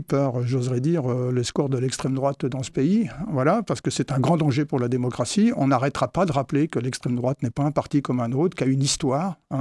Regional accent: France; Moi, je suis français, il y a d'autres qui sont français.

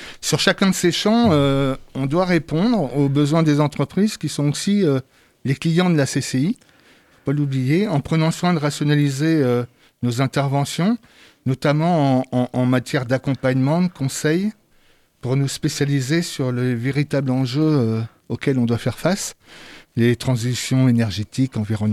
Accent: Le Mans, Pays de la Loire, France; je suis né au Mans, j'ai grandi au Mans, j'ai été éduqué au Mans, j'ai appris, j'ai repris l'entreprise de mes parents au Mans.

